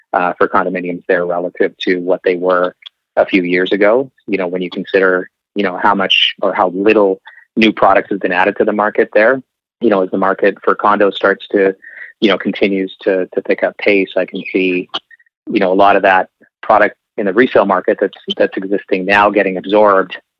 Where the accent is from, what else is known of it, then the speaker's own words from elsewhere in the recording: British Columbia, Canada; I'm from the Okanagan, so I'm going to say that's one I'm excited about. And you know, I'm from the southern part of the valley